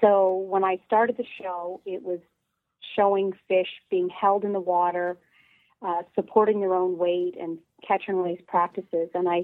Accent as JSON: {"language": "English", "town": "Halifax", "region": "Nova Scotia", "country": "Canada", "tie": "born or raised there", "accent": "East Coast", "said": "I am definitely an East Coast girl. You can probably hear from the twang in my voice. I grew up in Halifax"}